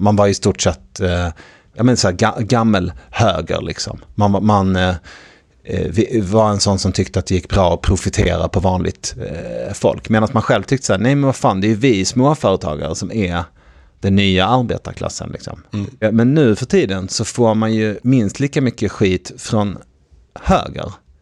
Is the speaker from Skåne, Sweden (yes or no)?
yes; Malmö, Skåne, Sweden; när jag växte upp i Malmö, som är en sossestad, en industristad sossarna bestämde allting liksom, alla jobbade i industrin.